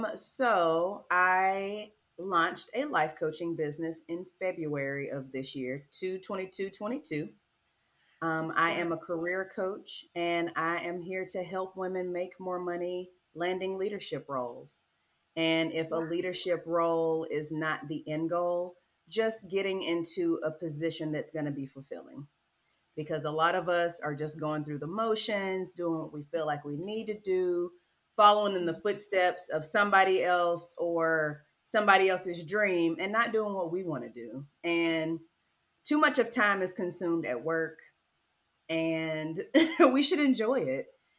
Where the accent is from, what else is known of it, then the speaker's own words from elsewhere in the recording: Knoxville, Tennessee, United States; also born or lived in Chattanooga; now in Nashville, United States; So before Nashville, I was in Chattanooga for 5 years for college. And before Chattanooga, I was in Knoxville. That's where I'm born